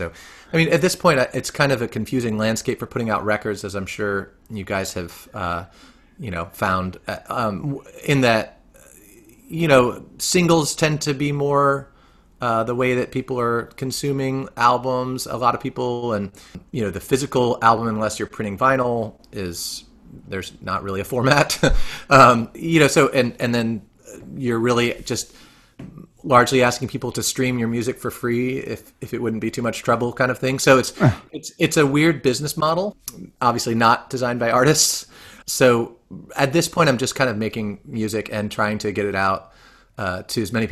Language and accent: English; Gainesville, Florida, United States; my parents also taught at the University of Florida, where I grew up in Gainesville